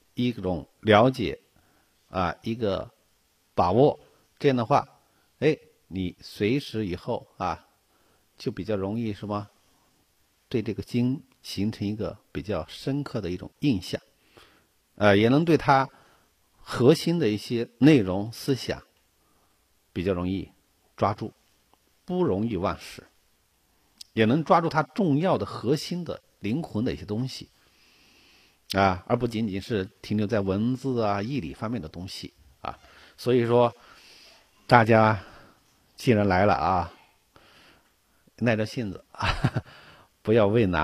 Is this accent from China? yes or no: yes; China; 咱们是中国人啊，中国人善于总结的